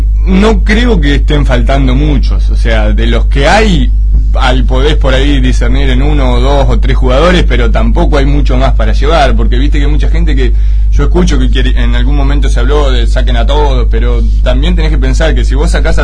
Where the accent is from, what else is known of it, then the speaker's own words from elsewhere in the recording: Argentina; como argentino siempre tenés la expectativa de que querés llegar a ganarlo